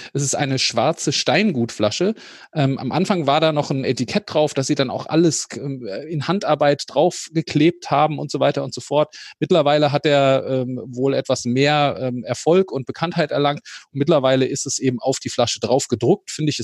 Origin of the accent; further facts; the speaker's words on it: Hesse, Germany; das kriege ich eh nicht hin als Hesse.